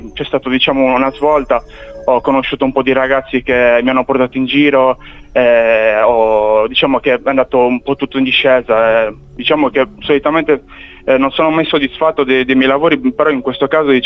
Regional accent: San Sperate, Sardinia, Italy; Innanzitutto sono di San Sperate, non di Cagliari, ci tenevo a precisare.

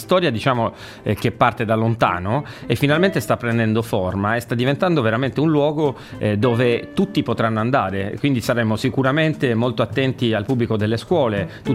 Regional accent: Iglesias, Sardinia, Italy; Io sono di Iglesias

